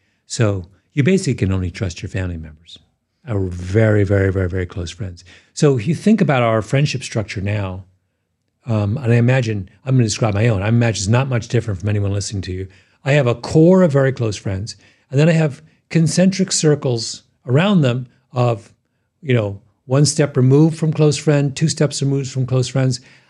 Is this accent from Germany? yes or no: no; Canada; this is not something as a Canadian I think a great deal about